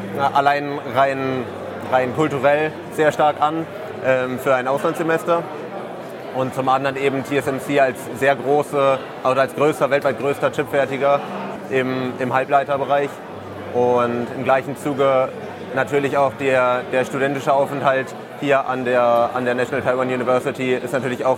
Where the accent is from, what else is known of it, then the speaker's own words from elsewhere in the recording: Dresden, Saxony, Germany; die Chipfertigung in Dresden, also in meinem Heimatland oder in meiner Heimatstadt voranbringen kann.